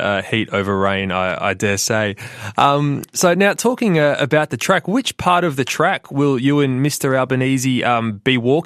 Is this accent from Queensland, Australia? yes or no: no; Canberra, Australian Capital Territory, Australia; No, I grew up in Canberra. I can certainly relate to those freezing mornings.